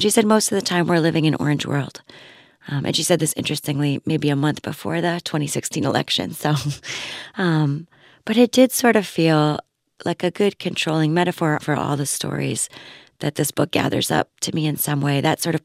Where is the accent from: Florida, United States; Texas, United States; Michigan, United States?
Florida, United States; Miami; But, you know, I really credit growing up in Miami in some ways.